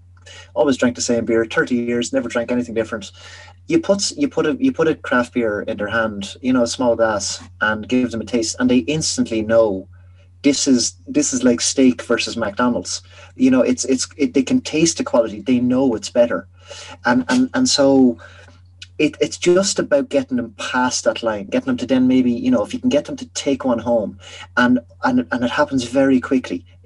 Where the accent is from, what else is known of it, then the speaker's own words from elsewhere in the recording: Leinster, Ireland; so I'm from Offaly originally, and I've got a group of friends from Offaly